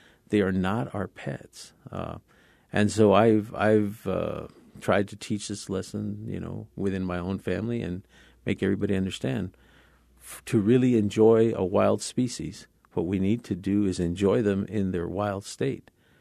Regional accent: Texas, United States; I'm a kid from South Texas, from the Rio Grande Valley of Texas. I loved nature when I was a kid.

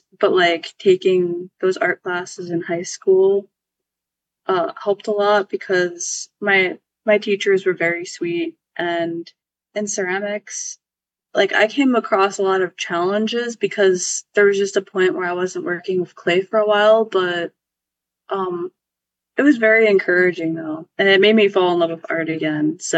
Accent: Crown Point, Indiana, United States; also born or lived in Valparaiso, United States; So I grew up in Valpo until I was like 8 with my sibling, my younger sibling. And then my parents got divorced and we moved to Crown Point.

